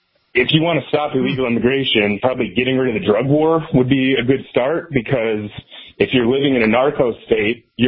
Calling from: Michigan, United States; Michigan.

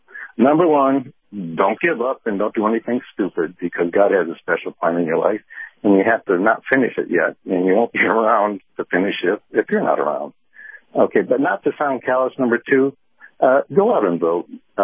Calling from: Clearwater, Florida, United States; from Clearwater.

